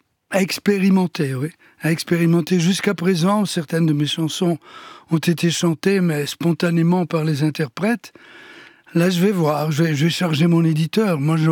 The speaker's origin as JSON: {"language": "French", "country": "Belgium", "said": "Et aujourd'hui, j'ajoute aussi, parce que je suis de Belgique."}